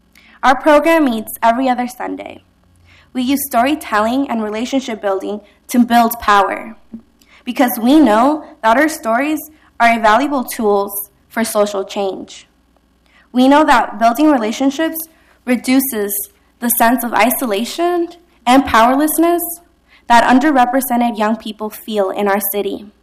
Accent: Mexico; now in United States; Going back to Mexico to visit my hometown wasn't even an option.

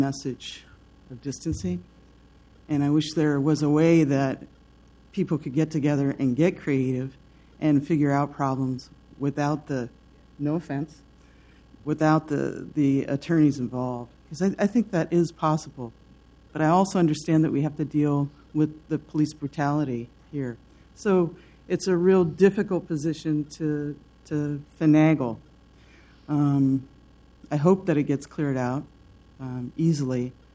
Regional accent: Portland, Oregon, United States; I'm a born and raised in Portland, Oregon. I always like to say that.

